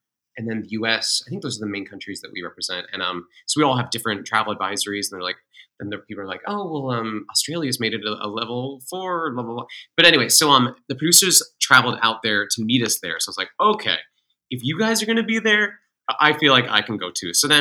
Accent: England, United Kingdom; My mom's British. And so I grew up in England. So I have dual citizenship

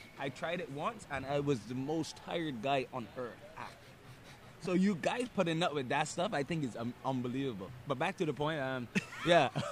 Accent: Barbados; Like, I'm from Barbados. It's not a big sport.

